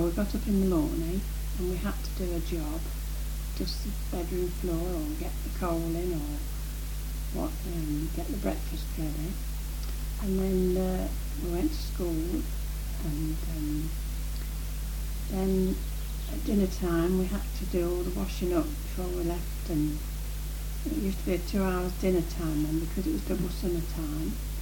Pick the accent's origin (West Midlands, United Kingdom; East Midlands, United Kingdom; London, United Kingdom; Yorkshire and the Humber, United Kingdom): East Midlands, United Kingdom; born there; I was born on the Saffron Lane at Leckington Road, 1934. My age is 60.